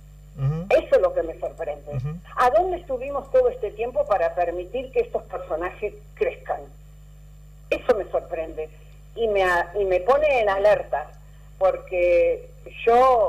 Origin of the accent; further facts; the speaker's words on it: Argentina; me duele como argentina, me duele como veterana de Malvinas